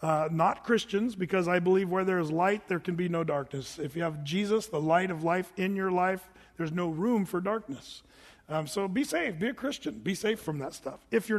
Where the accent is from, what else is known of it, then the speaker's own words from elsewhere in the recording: California, United States; I shouldn't say that because we're all from California.